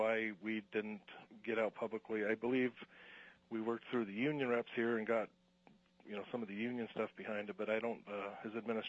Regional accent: Ketchikan, Alaska, United States; I grew up in Alaska. Ketchikan and Kodiak, went to college in Anchorage and Fairbanks

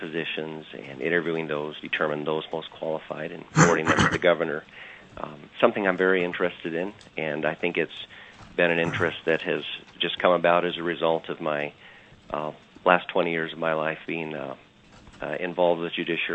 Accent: New Halen, Alaska, United States; also born or lived in Kenai; I was born and raised in Alaska. Other than being born in Anchorage, I spent the first 8 years of my life out in Lake Iliamna, a village of New Halen.

